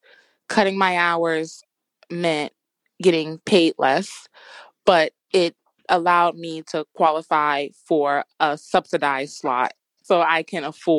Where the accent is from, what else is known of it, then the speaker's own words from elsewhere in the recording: Boston, Massachusetts, United States; I'm from Boston, Massachusetts, and I work at Ellis Early Learning Center.